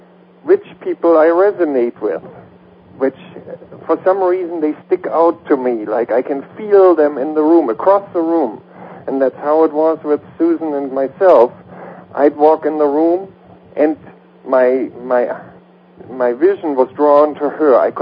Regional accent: Germany; English is a second language; now in United States; Well, I grew up in Germany, and I never felt at home there.

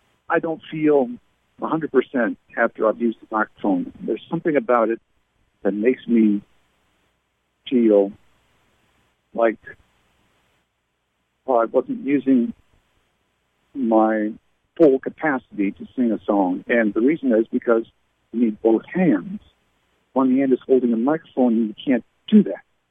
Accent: Canada; being born and raised in Canada.

